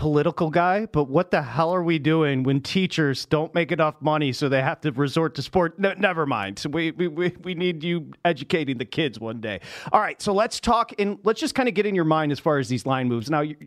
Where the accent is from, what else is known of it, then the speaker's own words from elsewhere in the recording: Detroit, Michigan, United States; I grew up outside of Detroit, so we were betting at 12 years old.